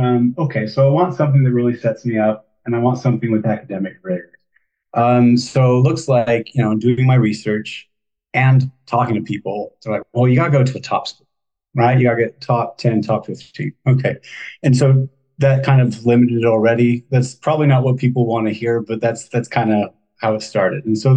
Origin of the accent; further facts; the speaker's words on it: Washington, United States; Yeah, so I am from Washington State originally. Grew up in a small town